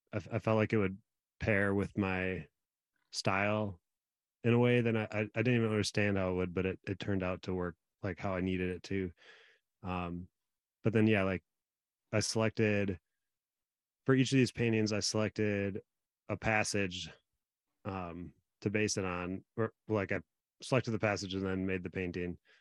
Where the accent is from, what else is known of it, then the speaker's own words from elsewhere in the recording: Eau Claire, Wisconsin, United States; now in Minneapolis, United States; I'm not from here. I grew up in Eau Claire, Wisconsin, but I've been here since 2006.